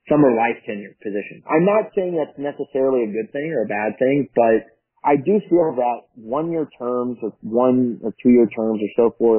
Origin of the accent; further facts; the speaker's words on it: Texas, United States; I'm not. I'm a seventh generation Texan. I am a Southerner on all sides of my family.